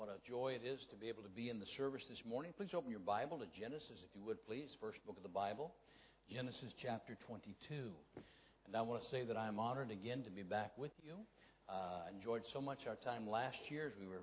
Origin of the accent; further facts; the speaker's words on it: United States; please forgive me for being an American. I understand that this is not America, and so sometimes my American humor kind of comes out a little bit